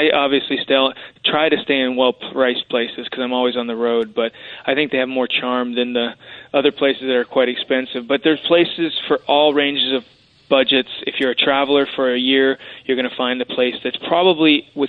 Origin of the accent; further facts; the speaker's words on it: Colorado, United States; It's all relative to where you grow up, and since Mesa Verde was in my backyard, that's spectacular.